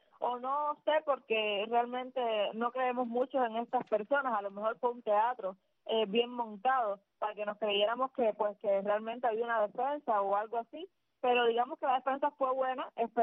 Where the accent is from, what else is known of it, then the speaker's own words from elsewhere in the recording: Cuba; nosotros también somos ciudadanos cubanos